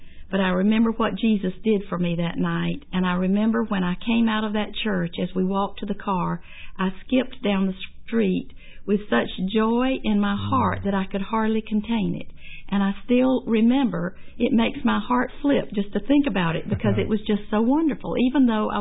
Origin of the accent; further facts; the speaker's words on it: Taylors, South Carolina, United States; So I was raised in the Baptist church, and actually came to know Christ as my Savior in a little small church, Southern Bleachery Baptist Church in Taylor's. And then later, we went to Taylor's First Baptist, where I stayed until I was married.